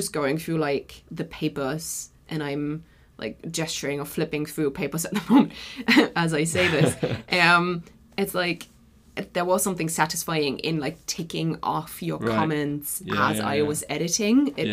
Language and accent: English; Germany; Because obviously I'm from Germany